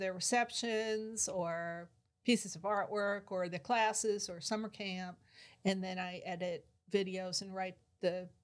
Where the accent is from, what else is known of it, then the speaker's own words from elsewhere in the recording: Long Island, New York, United States; Long Island, New York.